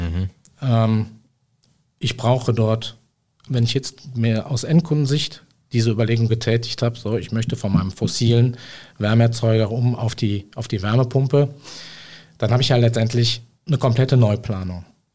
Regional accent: Cologne, North Rhine-Westphalia, Germany; ich bin Rheinländer, ne? Ich komme aus Köln und da sagt man Tettner immer Jotiange, ne?

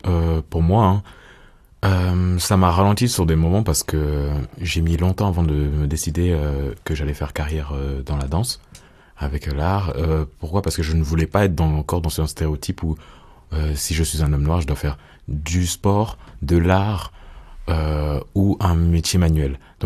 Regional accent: Switzerland; je suis suisse, mais que je suis aussi autre chose. Donc, c'est-à-dire camerounais, noir et plein, et tout ce qui vient avec.

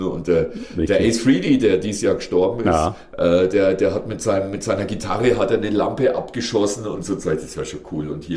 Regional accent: Bavaria, Germany; Du kommst ja von woanders, du kommst aus dem Süden, ich komme aus dem Norden Bayerns.

